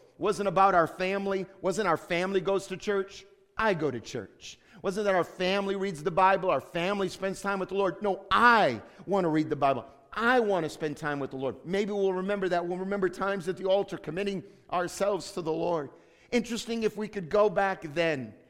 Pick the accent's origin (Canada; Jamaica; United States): United States; There's no quit in me. I'm American after all.